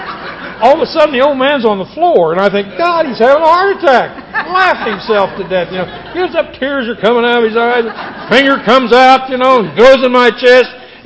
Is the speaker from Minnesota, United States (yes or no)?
no; Kansas, United States; I was raised in Kansas. I grew up in a great home. My grandfather was a country doctor.